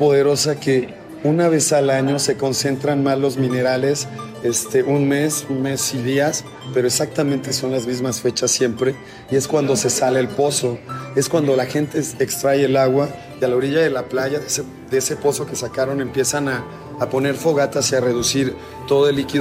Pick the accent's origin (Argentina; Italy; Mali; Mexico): Mexico; Xalapa, Veracruz; Soy originario de Xalapa, Veracruz, la capital de mi estado, tan hermoso Veracruz